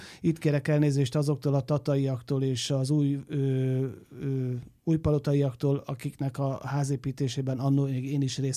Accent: Zala, Hungary; hogy én zalai gyerek vagyok

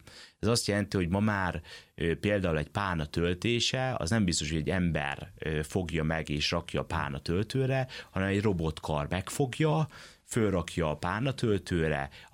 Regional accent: Germany; now in Hungary; Szerencsés vagyok, mert a gyermekkoromat erdő mellett Németországban nőhettem fel, imádtam az erdőt

